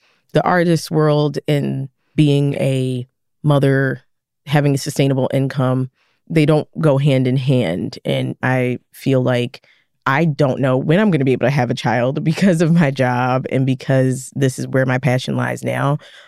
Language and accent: English; Philadelphia, Pennsylvania, United States; I was a kid growing up in West Philly, pretty rough city.